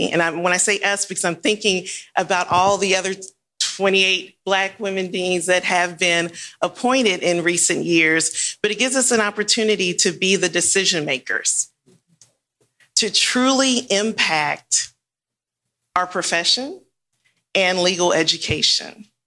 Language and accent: English; Houston, Texas, United States; And then switched over to back to Houston, my hometown, at Thurgood Marshall School of Law, where I was there for 12 years teaching.